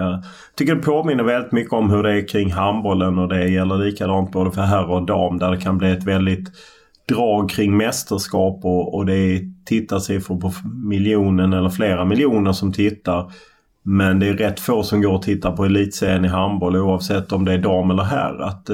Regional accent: Lund, Skåne, Sweden; Jag är uppvuxen i Lund

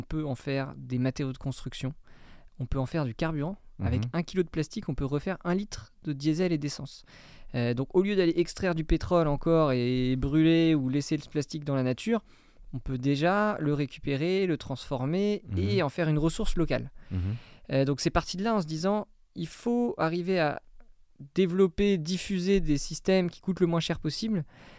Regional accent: Concarneau, Brittany, France; J'ai toujours grandi au bord de l'eau, j'ai grandi à Concarneau, en Bretagne.

